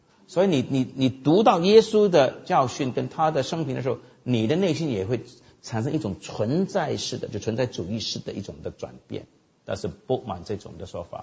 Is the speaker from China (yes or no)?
yes; China; 那我们中国人怎么拜天？同样的道理啊，这个假神嘛。